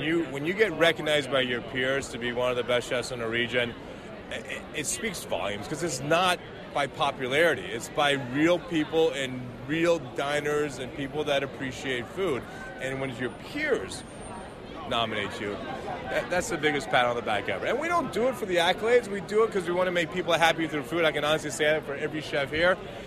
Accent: Dayton, Ohio, United States; so this is my second home growing up in Dayton, Ohio.

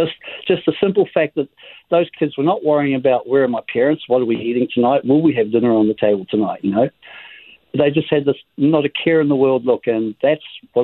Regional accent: New Zealand; now in United States; where are you from? I'm from New Zealand. Why did you come here? And I just have to bite my lip and say, oh, because my wife's from here.

